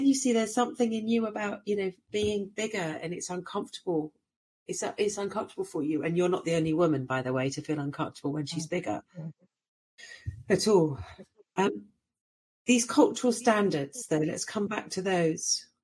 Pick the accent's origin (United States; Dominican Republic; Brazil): Brazil; It's growing up in Brazil, sometimes there wasn't enough, and that is terrifying.